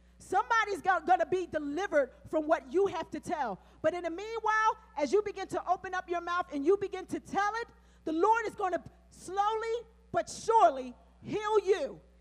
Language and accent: English; Pennsylvania, United States; I grew up in Bartram Village